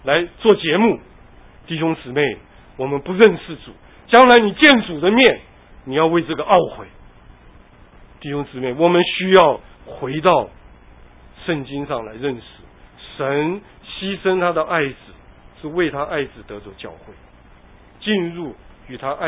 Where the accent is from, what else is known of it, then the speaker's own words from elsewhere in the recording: China; 这个凤仙花就是我们中国人讲的紫荚花。啊，我们小的时候，我们院子周围很多的女孩子就把它摘下来了